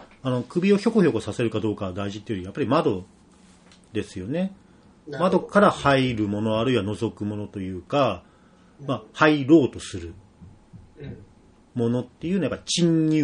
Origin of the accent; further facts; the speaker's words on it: Hachioji, Tokyo, Japan; しかも俺の地元のすぐ近く、長房団地とか、高尾と西八の間の浅川沿いとかで多いという